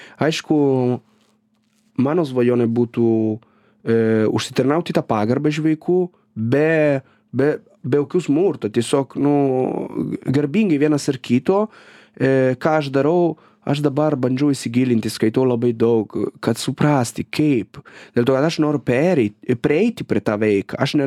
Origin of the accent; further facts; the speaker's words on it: Italy; aš nepykite, esu italas